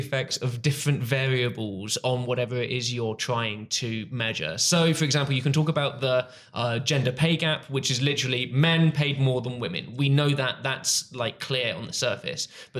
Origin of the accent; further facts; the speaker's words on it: United Kingdom; We're British.